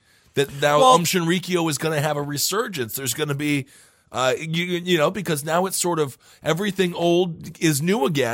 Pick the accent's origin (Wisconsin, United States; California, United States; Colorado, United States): Wisconsin, United States; When I was growing up in Wisconsin, they didn't even let us know.